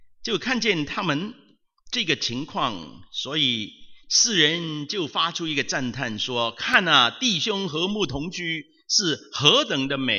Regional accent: Shau Kei Wan, Hong Kong; moved away as an adult; 大家同样是筲箕湾来的，我是筲箕湾的长大的，我被困筲箕湾有大概二十几年，然后就出国了。

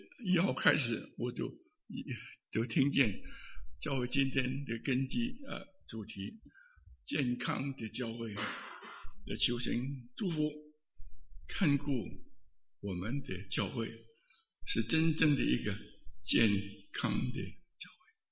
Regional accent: China; 按照我们中国人在民国以前有没有假期，有没有假期？

